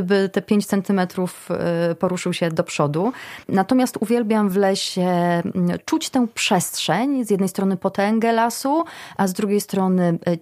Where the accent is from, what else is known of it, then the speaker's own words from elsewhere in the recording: Lipa, Lublin Voivodeship, Poland; Sama pochodzę z Lipy, to lasy janowskie. Zróżnicowane lasy, piękne stawy też wokół. Sporą część dzieciństwa spędziłam chodząc na jagody, więc te lasy blisko Lipy znam.